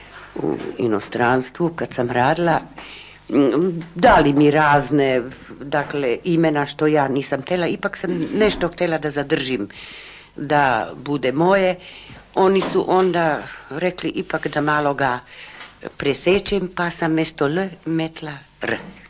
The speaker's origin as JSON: {"language": "Serbian", "region": "Slovenian Littoral", "country": "Slovenia", "tie": "born or raised there", "said": "Ja sam rodom Slovenačkog primorj"}